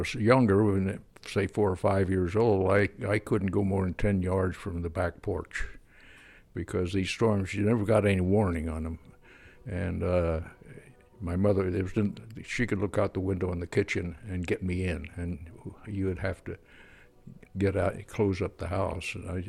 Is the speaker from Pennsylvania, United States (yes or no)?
yes; Pennsylvania, United States; also born or lived in Kansas; Started out in Kansas, and I was just a little kid in a little Kansas town, and then we moved back to Pennsylvania, and I did the usual things.